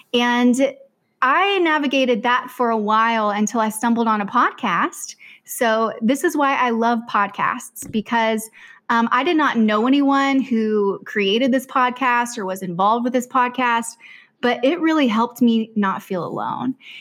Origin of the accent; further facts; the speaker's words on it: Texas, United States; also born or lived in Tennessee; I'm originally from Tennessee, but I grew up in Texas mostly. And I went to UT Austin.